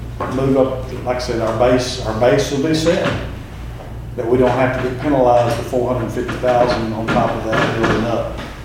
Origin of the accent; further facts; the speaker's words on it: Missouri, United States; But I'm from Missouri, so I gotta see it to believe it.